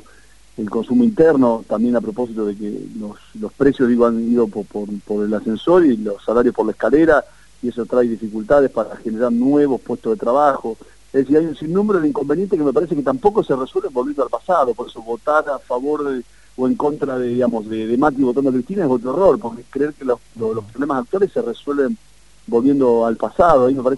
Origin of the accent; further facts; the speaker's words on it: Chivilcoy, Buenos Aires Province, Argentina; Yo soy de una ciudad parecida a la de ustedes, digamos, soy de Chivilcoy